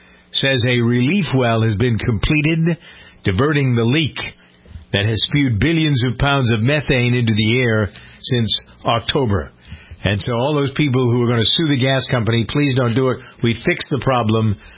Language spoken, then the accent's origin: English; Framingham, Massachusetts, United States; I wonder if it's because I'm from Framingham that's a seat of where we're getting a lot of input.